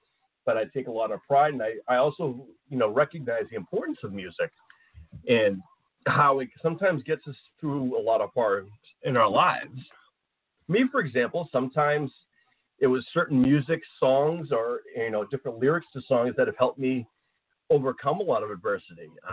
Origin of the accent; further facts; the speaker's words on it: Ireland; I took a lot of pride in the fact that, well, I'm Irish, and my birthday happens to be in the middle of the greatest Irish heritage month